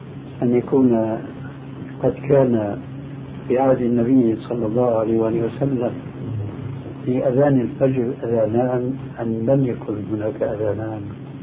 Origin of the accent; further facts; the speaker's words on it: Oman; وحديثا وقع عندنا في عمان